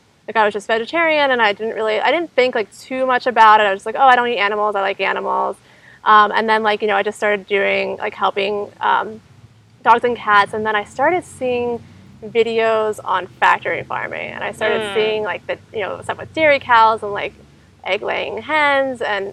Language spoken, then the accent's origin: English; Pennsylvania, United States; I'm from Pennsylvania.